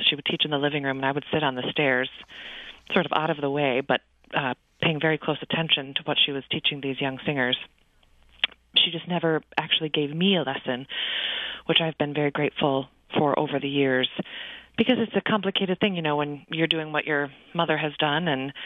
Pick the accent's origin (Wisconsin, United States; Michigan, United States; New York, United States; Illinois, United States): Michigan, United States; Birmingham; also born or lived in Bloomfield Hills; when I was growing up in Birmingham and Bloomfield Hills area.